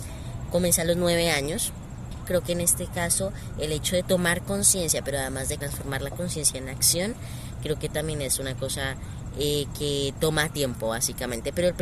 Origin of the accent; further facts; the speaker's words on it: Colombia; soy de Colombia, lo menciono para dar como ese contexto, en Colombia, un país sumamente biodiverso también, crecí rodeado de naturaleza